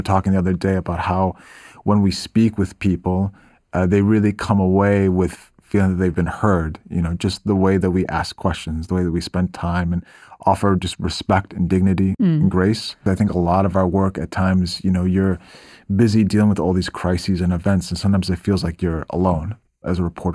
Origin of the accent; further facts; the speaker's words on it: Midwest, United States; also born or lived in Middle East; I come from the Midwest. I've lived in the Mideast for 18 years. I'm American, but I'm also Muslim.